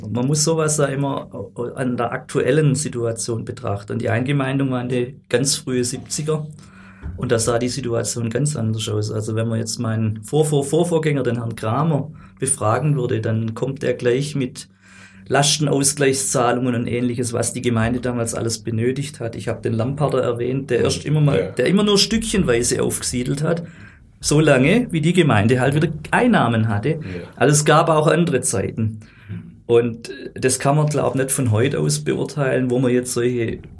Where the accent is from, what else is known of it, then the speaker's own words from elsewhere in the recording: Stuttgart, Baden-Württemberg, Germany; Ja, ich bin ja gebürtiger Stuttgarter, ich muss da eh still sein.